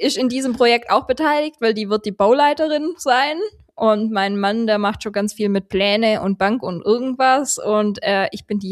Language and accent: German; Swabia, Germany; Ich als Schwabe lob ihn gerne.